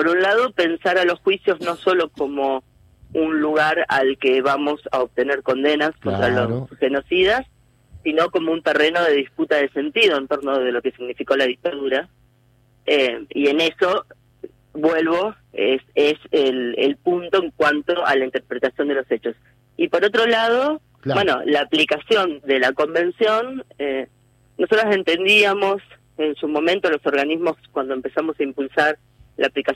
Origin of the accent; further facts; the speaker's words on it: La Plata, Buenos Aires Province, Argentina; quienes somos de La Plata estamos como muy orgullosos